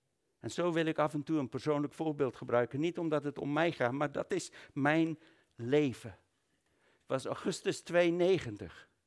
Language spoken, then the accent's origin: Dutch; South Africa; pa, ik ben een Zuid-Afrikaan.